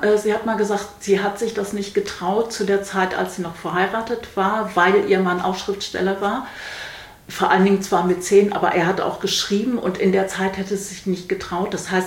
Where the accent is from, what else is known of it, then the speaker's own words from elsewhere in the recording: Netherlands; Ich komme aus den Niederlanden, wo auch alles digitalisiert ist